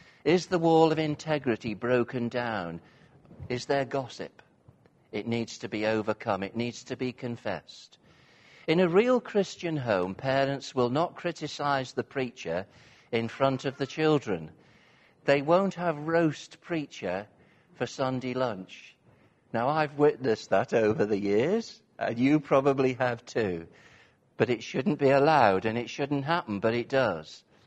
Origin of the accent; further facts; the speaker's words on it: North West England, United Kingdom; But the village I grew up in Cheshire, everybody knew everybody else's business.